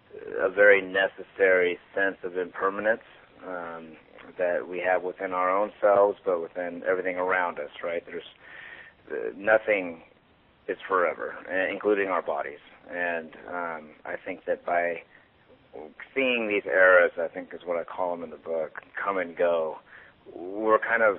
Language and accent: English; San Diego, California, United States; there's quite an array of musicians from my hometown here in San Diego involved